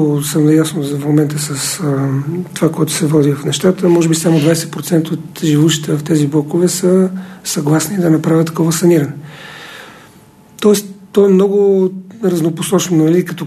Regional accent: Sofia, Sofia City, Bulgaria; защото аз съм родом от Лозенец и знам какво е събота и неделя в Южния парк

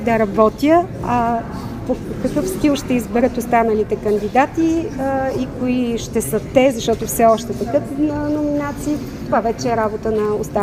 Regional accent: Sofia, Sofia City, Bulgaria; За мен София е моят град. Аз съм израсла в София от 13 годишната си възраст. Учила съм тук. Тук съм родила дъщеря си. Тук съм работила за труда.

